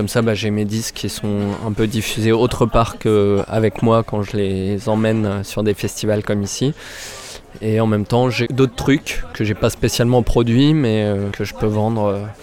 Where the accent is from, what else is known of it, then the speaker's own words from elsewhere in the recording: Alès, Occitanie, France; Je viens d'Alès, ouais.